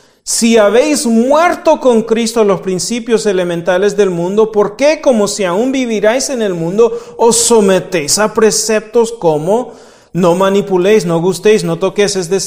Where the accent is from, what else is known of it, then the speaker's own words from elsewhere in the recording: El Salvador; Bueno, no soy mexicano, soy de El Salvador, así que a mí no me pertenece nada